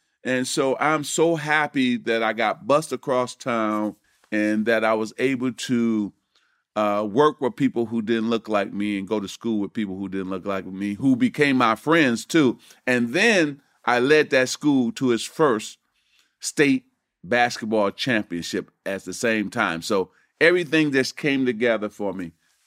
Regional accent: Lansing, Michigan, United States; So that's my background, really, in growing up in Lansing.

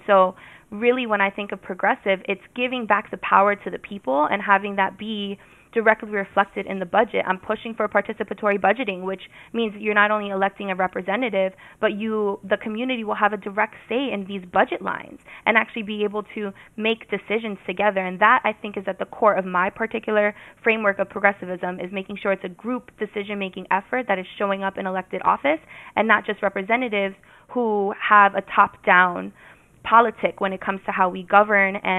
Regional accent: Bronx, New York, United States; first-generation Guyanese woman who was born and raised in the Bronx

